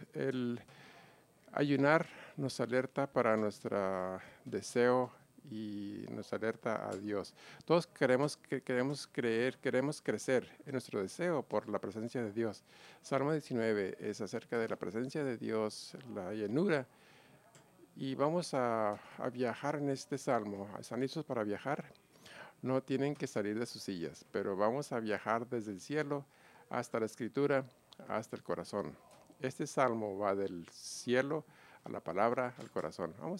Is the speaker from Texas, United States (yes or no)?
no; Minnesota, United States; Yo crecí en Minnesota y mi esposa también. Teníamos inviernos muy fríos